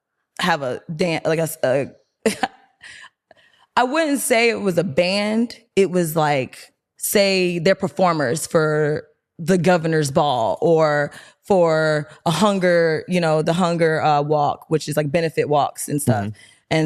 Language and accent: English; Lithonia, Georgia, United States; So I'm from Lithonia, like Ellenwood area, West of Chapel.